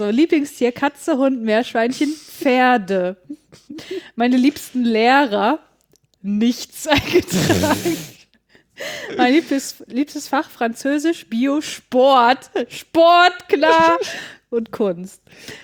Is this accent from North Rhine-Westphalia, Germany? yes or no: yes; North Rhine-Westphalia, Germany; ich komme ja aus Nordrhein-Westfalen